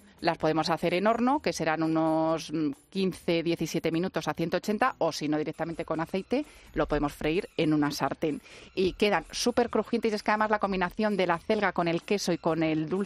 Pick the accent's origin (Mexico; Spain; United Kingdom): Spain; Villares; ayer que estuve en Villares, en mi pueblo